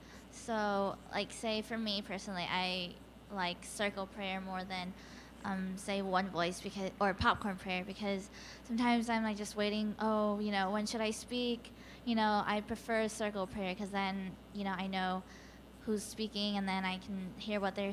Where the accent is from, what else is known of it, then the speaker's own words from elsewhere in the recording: United States; Hi, so I'm Chinese American